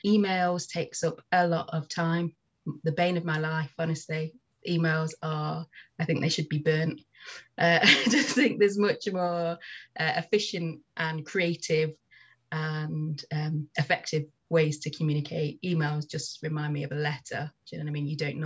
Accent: Nottingham, East Midlands, United Kingdom; I guess the only introduction to like cultural venues in the city, so I'm from Nottingham, was

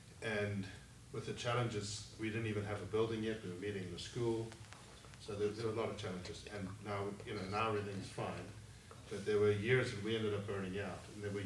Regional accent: South Africa; She's American, I'm South African.

